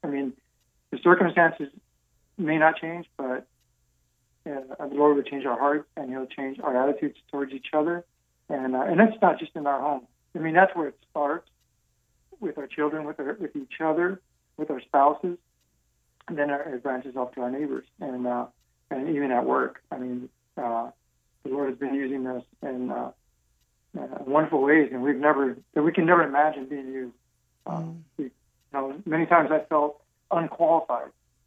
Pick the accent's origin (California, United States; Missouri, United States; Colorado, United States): California, United States; also born or lived in Los Angeles; I was raised in the Valley, something in the Valley area. Came from a very... large family, very large family.